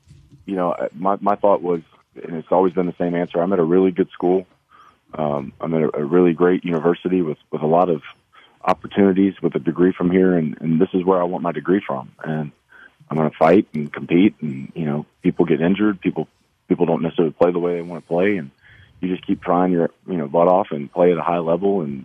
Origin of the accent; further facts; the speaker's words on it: Baton Rouge, Louisiana, United States; I mean, I grew up in Baton Rouge. I grew up an SEC guy.